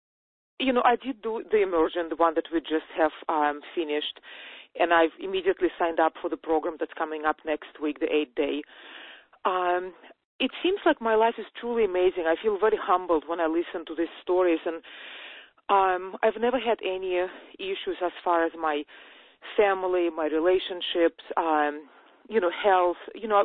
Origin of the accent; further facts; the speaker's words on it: Russia; English is a second language; When I was growing up in Russia, there was always there is just continuous and constant lack of money.